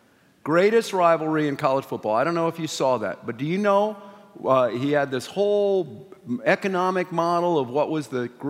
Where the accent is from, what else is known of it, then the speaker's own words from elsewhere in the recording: Ohio, United States; I've got to do something because I am from the Buckeye State, okay?